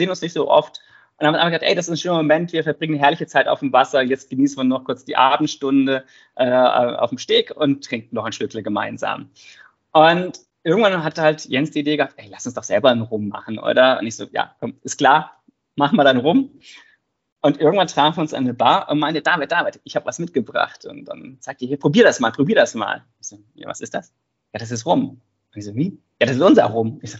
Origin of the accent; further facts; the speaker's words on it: Freiburg im Breisgau, Baden-Württemberg, Germany; Ich komme eigentlich aus Freiburg im Breisgau, ganz aus dem Süden von Deutschland und bin dem Wunsch nachgegangen, zur See zu fahren.